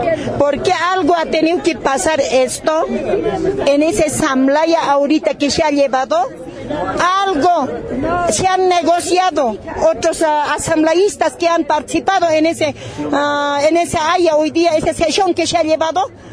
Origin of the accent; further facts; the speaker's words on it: Bolivia; Y por eso nosotros como bolivianos protestamos.